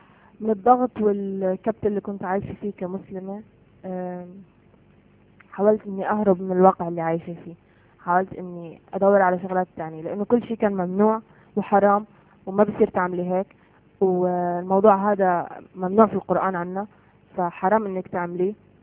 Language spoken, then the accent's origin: Arabic; Palestine; انا كفلسطينية استحالة اني احب مثلا اليهود او احب مثلا شارون يعني. فقال لي ما هاي هي الفرق، انه احنا عنا كمسيحيين انه احنا لازم نحب عدونا